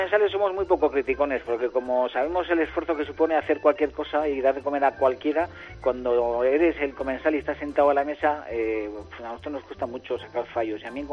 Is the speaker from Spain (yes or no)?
yes; Hondarribia, Basque Country, Spain; yo soy de Hondarribia, que está considerado barrio de Bilbao.